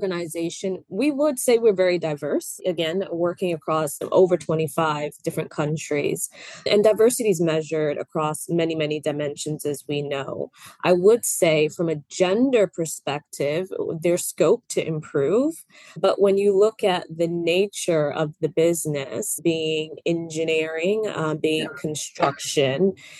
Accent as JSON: {"language": "English", "country": "United States", "tie": "born there", "said": "I am American born, so I started my work experience in the US."}